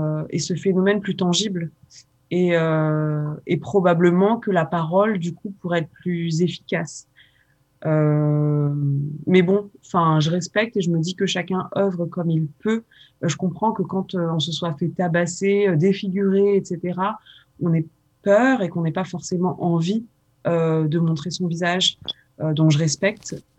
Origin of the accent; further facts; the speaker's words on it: France; née en banlieue, j'ai grandi en France